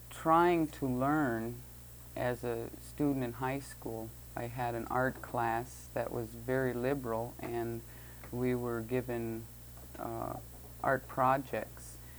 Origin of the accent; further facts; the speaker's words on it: Detroit, Michigan, United States; born there; I was born in Detroit, Michigan, and I'm 33 years old.